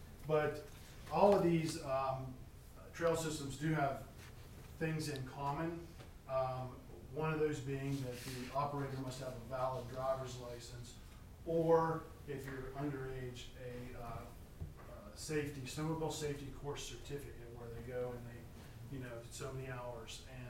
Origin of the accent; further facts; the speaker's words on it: Ransomville, United States; from Ransomville, Maryland.